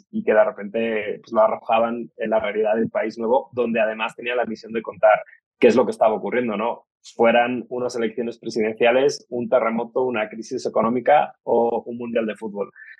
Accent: Spain; moved away as an adult; also born or lived in London, United Kingdom; Realmente yo salí de España porque fui a hacer una beca o una pasantía

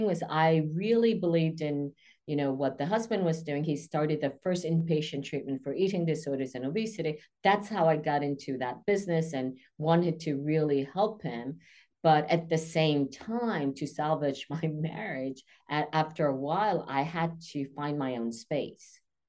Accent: New York, United States; considering I'm a New Yorker, I'm not that neurotic

